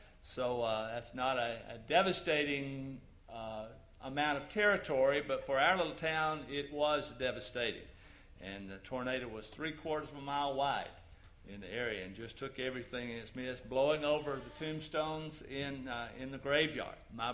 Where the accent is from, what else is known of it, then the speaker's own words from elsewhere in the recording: Phil Campbell, Alabama, United States; As Clint mentioned, my hometown, Phil Campbell, Alabama, was struck by a tornado on April 27th.